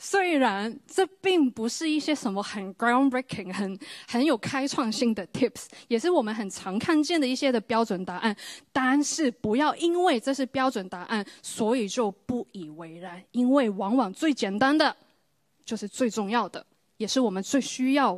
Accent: Hong Kong; 可能看我们都是香港人，就同乡就可以坐在一起这样子

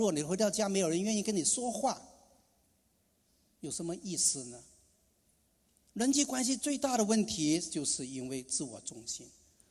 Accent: Hong Kong; 因为我是香港的背景，他是国内的背景

